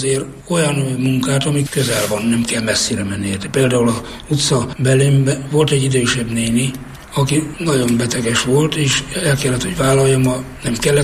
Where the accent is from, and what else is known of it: Nyíradony, Hajdú-Bihar, Hungary; born or raised there